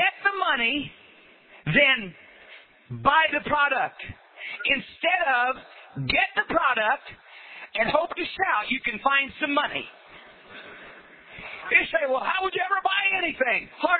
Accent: Winchester, Indiana, United States; now in West Virginia, United States; I grew up in Winchester, Indiana. About 9 miles away from my hometown was the border for Ohio, a city called Union City, Ohio.

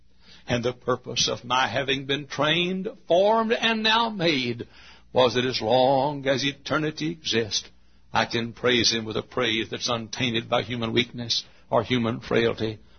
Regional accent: Dallas, Texas, United States; maybe run for office there in my hometown of Dallas.

